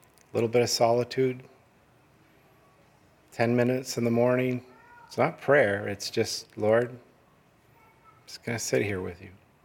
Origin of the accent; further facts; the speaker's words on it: Ancaster, Ontario, Canada; I grew up in Hamilton, Ancaster, just outside of Hamilton.